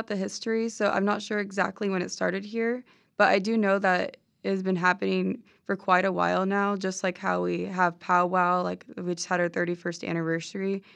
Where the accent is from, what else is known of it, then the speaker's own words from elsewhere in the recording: Grants Pass, Oregon, United States; Grants Pass, Oregon.